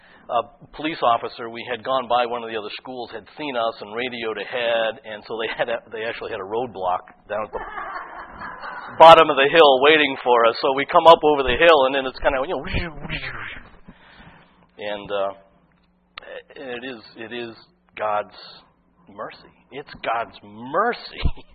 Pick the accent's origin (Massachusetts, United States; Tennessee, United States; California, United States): Massachusetts, United States; Weston; I grew up in Weston, of racing over Regis College Hill one time.